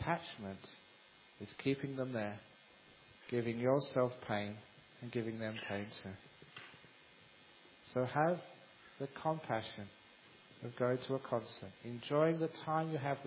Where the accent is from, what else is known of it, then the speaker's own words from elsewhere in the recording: London, United Kingdom; As a young man, you know, growing up in London, it was in the 60s, used to see all these great concerts.